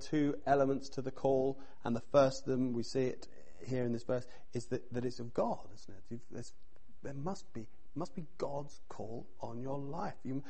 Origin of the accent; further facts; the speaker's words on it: England, United Kingdom; I think we're all English in here, all British in here.